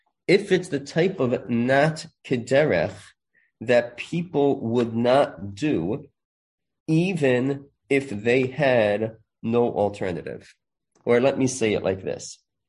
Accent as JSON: {"language": "English", "region": "New York", "country": "United States", "tie": "born or raised there", "said": "There are pizza places. I grew up in the Five Towns."}